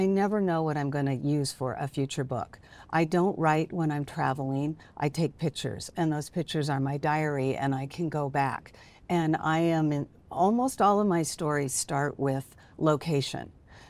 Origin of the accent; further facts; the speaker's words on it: United States; And no matter what is going on politically, I've never really had problems as an American.